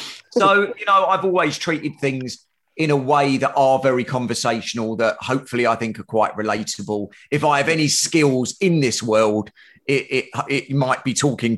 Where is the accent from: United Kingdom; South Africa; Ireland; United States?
United Kingdom; London; I am a musculoskeletal-based therapist. I am from London in the UK.